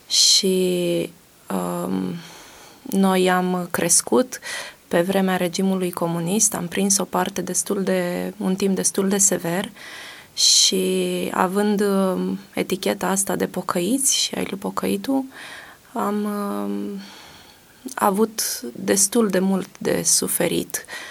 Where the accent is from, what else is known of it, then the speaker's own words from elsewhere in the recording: Bucharest, Romania; born there; m-am născut lângă București și jumătate din ei erau acasă.